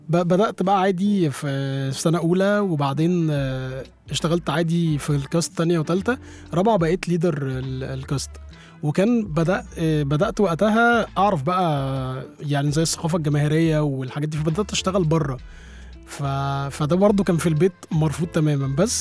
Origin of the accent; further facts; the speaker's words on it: Shibin El Kom, Monufia Governorate, Egypt; now in Cairo, Egypt; ده كان جاري في شبين في المنوفيه